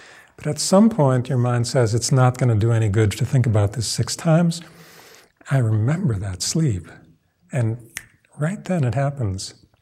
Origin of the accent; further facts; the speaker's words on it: Midwest, United States; We grew up in the Midwest. I grew up in the Midwest